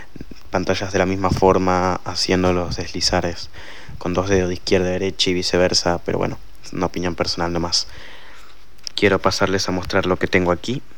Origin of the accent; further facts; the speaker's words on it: Buenos Aires, Argentina; soy de Buenos Aires, Argentina, y quiero compartir con ustedes este pequeño tutorial grabado desde mi propio teléfono